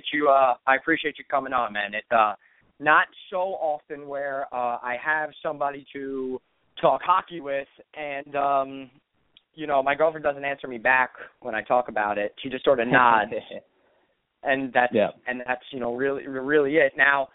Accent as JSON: {"language": "English", "country": "United States", "said": "I bleed hockey as much as an American possibly could"}